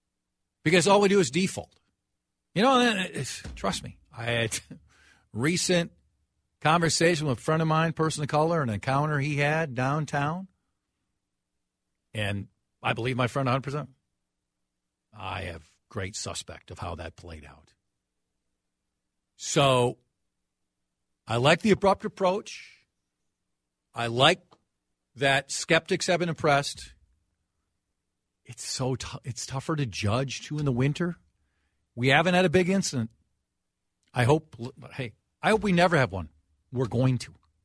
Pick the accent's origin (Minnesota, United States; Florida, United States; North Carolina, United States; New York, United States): Minnesota, United States; Golden Valley; I mean, look at my town, Golden Valley, my hometown, how they had some significant accusations of racism.